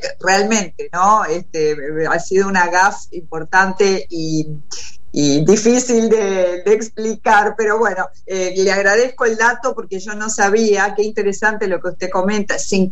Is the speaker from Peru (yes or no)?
no; Argentina; Somos todos, yo soy franco-argentina, somos todos binacionales y demás, pero somos antes que nada muy argentinos